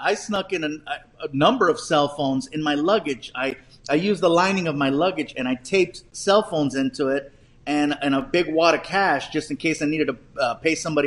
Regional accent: California, United States; The hotel was actually in my hometown. It was at the Queen Mary.

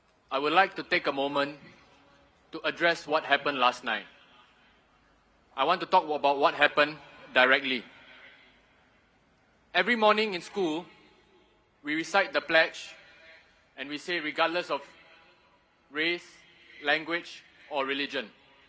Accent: Singapore; growing up in Singapore

